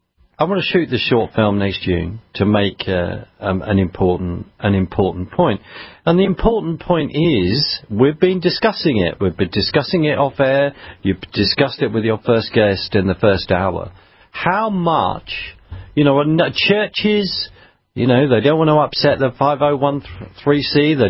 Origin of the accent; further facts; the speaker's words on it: United Kingdom; so here am I as a Brit about to discuss your history.